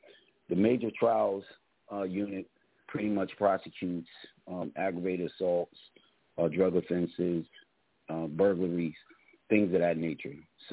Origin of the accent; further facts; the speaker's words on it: Philadelphia, Pennsylvania, United States; growing up in North Philadelphia, it was almost like a rite of passage to, you know, use profanity.